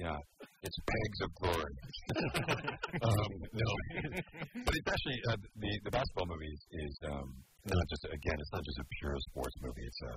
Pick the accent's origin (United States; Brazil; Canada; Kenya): Canada; Well, I grew up in Canada, so I was born with skates on.